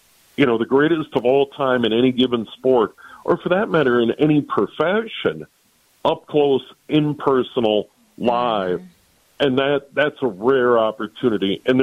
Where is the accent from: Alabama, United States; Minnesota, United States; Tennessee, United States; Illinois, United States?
Minnesota, United States; Saint Paul; when I was a little boy, growing up on Maryland Avenue in St. Paul, right there by Como Park